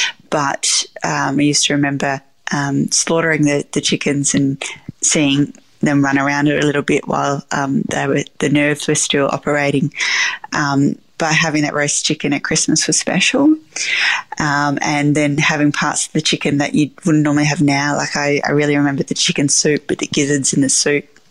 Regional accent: Bordertown, South Australia, Australia; So I grew up on the farm. My grandparents were there, and it was great. And growing up in Bordertown was a lovely place to grow up.

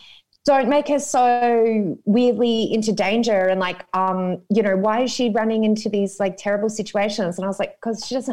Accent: Ireland; But you know, I have like 100 cousins because I'm Irish.

